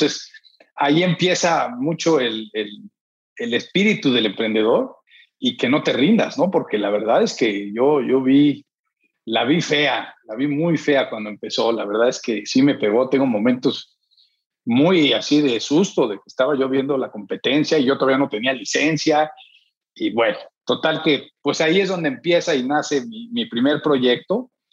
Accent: Mexico; now in San Diego, United States; ¿qué hago aquí en San Diego? ¿No? Estoy aquí, pero yo soy mexicano.

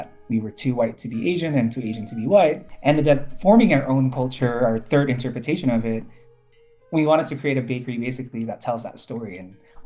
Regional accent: Indonesia; also born or lived in New York City, United States; I grew up in Indonesia and also in New York City.

